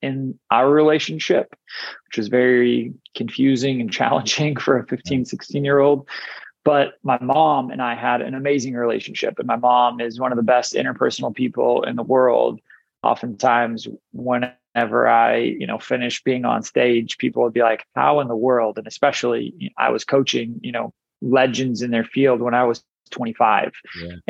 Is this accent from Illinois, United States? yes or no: yes; Chicago, Illinois, United States; also born or lived in Tulsa, Oklahoma; So I was born in Tulsa, Oklahoma. Okay. When I was one, we moved to Chicago. I lived in Chicago for 3 years.